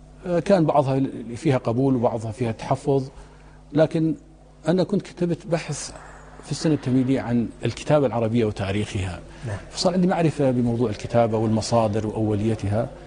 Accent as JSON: {"language": "Arabic", "town": "Mosul", "region": "Nineveh", "country": "Iraq", "moved": "as an adult", "said": "درست في الموصل 4 سنوات، الموصل مدينة طيبة وأنت تعرفها من أهلها، وكانت بغداد ليست بعيدة عنا وأيضا كنا نذهب إليها"}